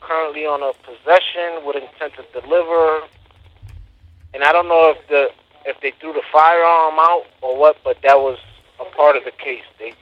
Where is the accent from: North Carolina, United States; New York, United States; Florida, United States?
New York, United States; And I'm from New York, but I'm incarcerated in Pennsylvania.